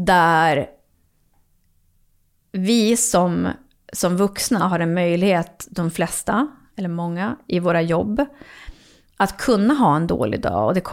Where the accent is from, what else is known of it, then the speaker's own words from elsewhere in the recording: Norrland, Sweden; Inte där jag bor nu, men jag kommer ändå från Norrland.